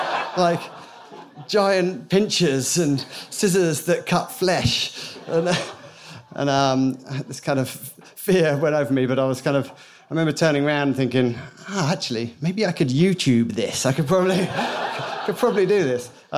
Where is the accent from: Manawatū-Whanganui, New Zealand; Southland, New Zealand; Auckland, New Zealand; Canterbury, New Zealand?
Canterbury, New Zealand; Christchurch; so I'm from Christchurch, and I live out in Sumner, and the earthquake sequence happened, and that coincided with the birth of my first son.